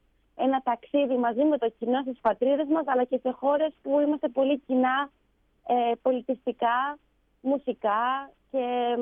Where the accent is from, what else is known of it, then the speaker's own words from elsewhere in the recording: Crete, Greece; now in Germany; έχω και εγώ τη δυνατότητα να χαρώ λίγο την οικογένειά μου και την πατρίδα μου, να πάρω έτσι και εγώ λίγο την πατρική μου δόση, και τα παιδιά να έχουν μια ευκαιρία να γνωρίσουν την Κρήτη καλύτερα.